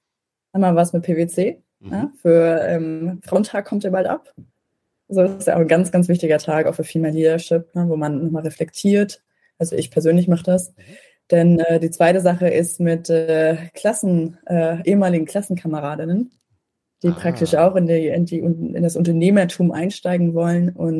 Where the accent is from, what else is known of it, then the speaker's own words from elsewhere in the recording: Mecklenburg-Vorpommern, Germany; ich bin auch schon oben, ich bin auch aus MV